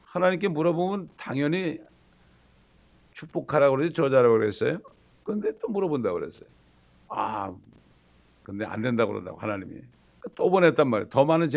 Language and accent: Korean; South Korea; 참 우리 한국 크리스천들처럼 기도해 달라고 부탁 많이 하는 민족은 없을 거예요.